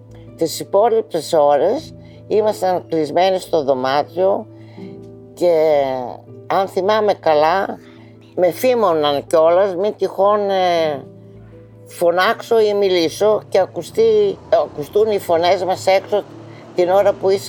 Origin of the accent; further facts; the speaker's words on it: Thessaloniki, Central Macedonia, Greece; γεννήθηκα 23 Ιουνίου του 1935. Γεννήθηκα στη Θεσσαλονίκη και μέχρι να κηρυχθεί ο πόλεμος ήμασταν εδώ πέρα.